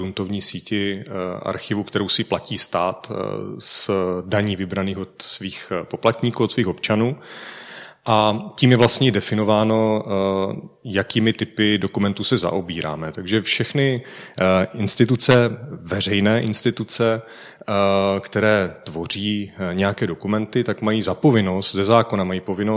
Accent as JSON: {"language": "Czech", "town": "Vsetín", "region": "Zlín Region", "country": "Czechia", "tie": "born there", "said": "tak jsem zašel do okresního archivu ve Vsetíně, v mém rodišti"}